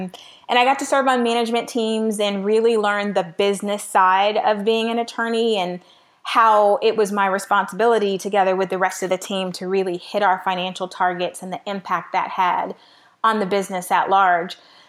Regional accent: Miami, Florida, United States; also born or lived in Midwest; now in Atlanta, United States; I'm in Atlanta. So I'm originally from the Midwest. I was raised in Miami. So I've kind of lived in a few different places.

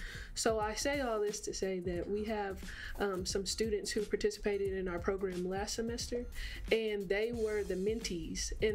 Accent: Muskogee, Oklahoma, United States; So I am from Muskogee, Oklahoma, and I am a first-generation student

